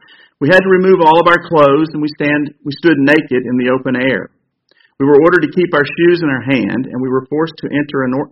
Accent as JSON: {"language": "English", "region": "Brussels", "country": "Belgium", "tie": "born or raised there", "also_born_or_lived": "Paris, France", "said": "I was born in Paris in September of 1925. My parents were born in Poland. We moved to Brussels in 1928."}